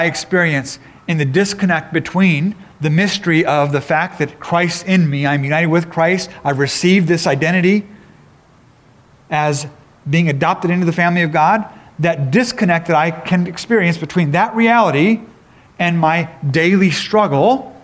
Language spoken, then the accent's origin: English; Japan; now in United States; As Midwesterners, I'm a Midwesterner now. I grew up in Japan, but I've lived in the Midwest for a long time now.